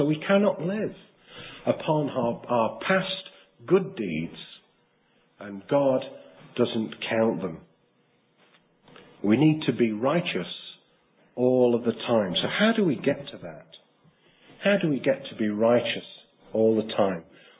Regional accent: England, United Kingdom; Oh, I'm an Englishman. I can look back to 1966.

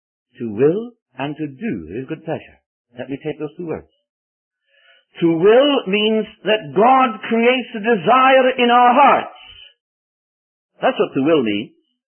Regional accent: Wales, United Kingdom; I'm Welsh, I like singing, and we're going to sing a hymn.

